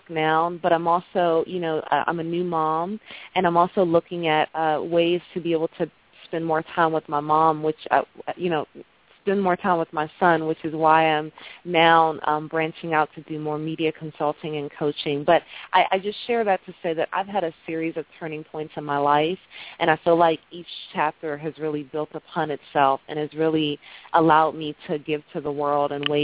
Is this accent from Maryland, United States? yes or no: yes; Maryland, United States; I was living in New York at the time, and, you know, I was originally from Maryland, and I made a decision that was kind of scary for me, was to go back home